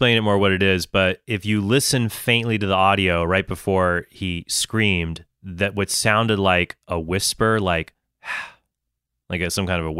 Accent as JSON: {"language": "English", "town": "Encinitas", "region": "California", "country": "United States", "tie": "born or raised there", "also_born_or_lived": "San Diego", "said": "Now, I grew up, actually, I was born in San Diego, but I grew up in Encinitas, which is a town about a 25 minutes, a half hour north of San Diego. Beautiful, sleepy seaside town."}